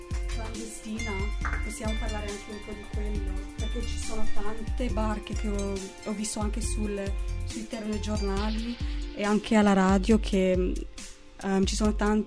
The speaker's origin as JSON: {"language": "Italian", "country": "United States", "second_language": "Italian", "said": "vengo dagli Stati Uniti"}